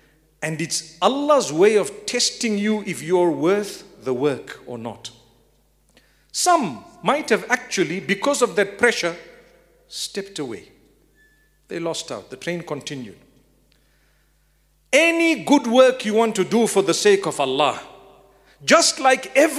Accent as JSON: {"language": "English", "country": "Zimbabwe", "said": "I'm from Zimbabwe, by the way, not from South Africa."}